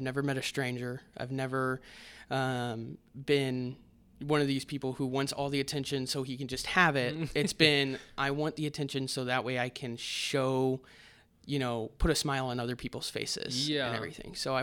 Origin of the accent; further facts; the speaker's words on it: Springfield, Missouri, United States; So I'm originally from Springfield, and she's from Branson.